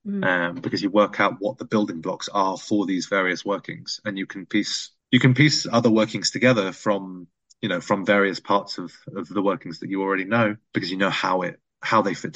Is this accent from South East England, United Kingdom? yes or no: yes; South East England, United Kingdom; now in Iceland; I live in Iceland and they don't realize I'm from Sussex